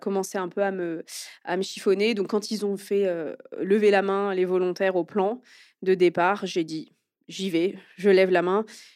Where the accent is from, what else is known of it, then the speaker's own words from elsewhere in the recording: Normandy, France; j'ai 35 ans. J'ai grandi majoritairement en Normandie.